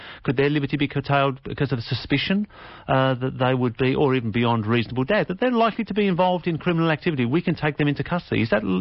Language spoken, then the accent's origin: English; United Kingdom; I grew up in the United Kingdom